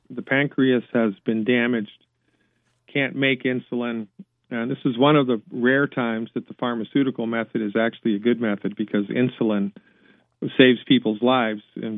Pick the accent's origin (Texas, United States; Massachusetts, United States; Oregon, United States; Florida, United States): Massachusetts, United States; Nantucket; Yeah, and I grew up on Nantucket, and I went to the University of Massachusetts.